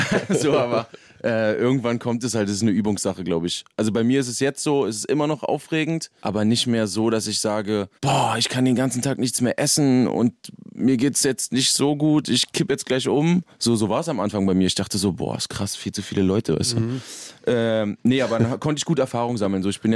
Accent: Berlin, Germany; Bei uns in Berlin, Kaulsdorf, östlicher Teil von Berlin, weit draußen, fast ganz weit draußen so. Kaulsdorf, und da habe ich immer abgehangen.

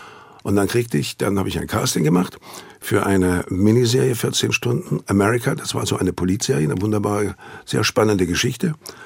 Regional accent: Thuringia, Germany; accent: Thuringian; Das habe ich dann mit meinem thüringischen Akzent auf Englisch gemacht und mit einem thüringischen Akzent mich dann selber synchronisiert auf Deutsch.

